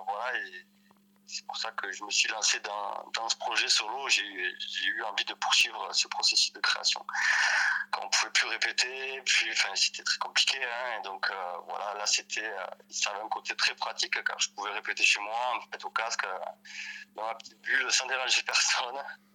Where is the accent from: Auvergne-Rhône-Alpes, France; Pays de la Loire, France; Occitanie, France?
Occitanie, France; Lannemezan; j'ai 36 ans. Je suis originaire de Lannemezan, c'est une petite ville au pied des Pyrénées.